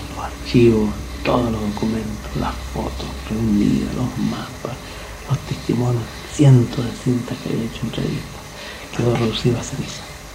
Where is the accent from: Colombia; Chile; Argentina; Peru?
Chile; Soy los chilenos, y me dan tanto cariño. Somos un pueblo tan hermoso, tan contradictorio como todos los pueblos.